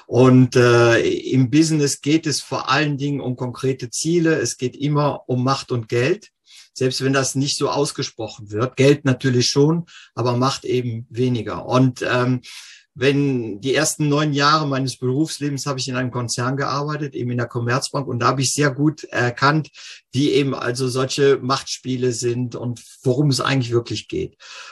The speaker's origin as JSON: {"language": "German", "town": "Cologne", "region": "North Rhine-Westphalia", "country": "Germany", "tie": "born or raised there", "said": "Ursprünglich bin ich in Köln aufgewachsen"}